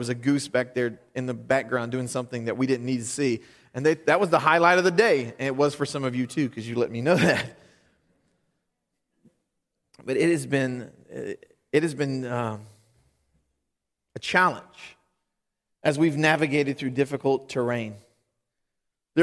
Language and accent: English; Louisiana, United States; I'm from Louisiana. Fall lasts for 30 minutes.